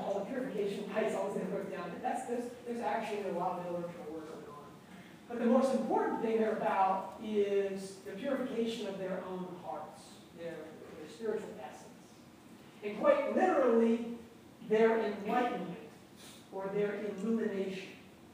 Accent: United States; I was in Pennsylvania, New Jersey. I grew up in Episcopal Church in the United States, from the Catholic community.

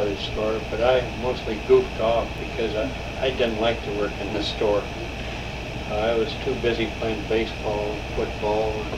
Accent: Warren, Ohio, United States; born there; I was born in Warren, Ohio on January 25th, 1917, just before American entry into World War I.

